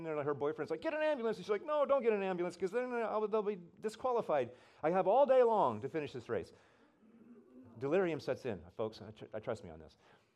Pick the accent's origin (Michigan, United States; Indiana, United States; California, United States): California, United States; I grew up in Humboldt County. I think I shared that with you last year. And a small little town, I milked cows when I was in high school